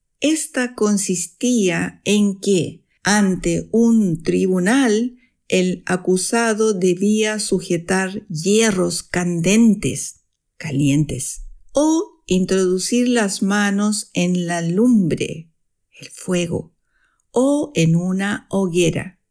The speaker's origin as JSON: {"language": "Spanish", "country": "Chile", "moved": "yes", "lives_now": "Switzerland", "said": "chilena, vivo en Suiza desde hace 12 años y soy profesora de español para extranjeros."}